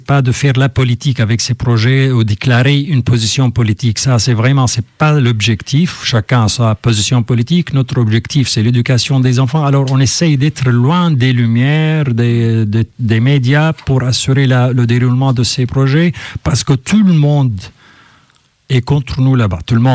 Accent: Syria; now in France; comme je viens de la Syrie, c'est pas évident.

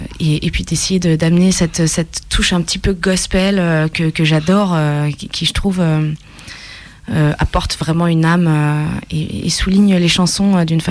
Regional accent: Mâcon, Bourgogne-Franche-Comté, France; parce que je suis originaire de Mâcon, pas très loin.

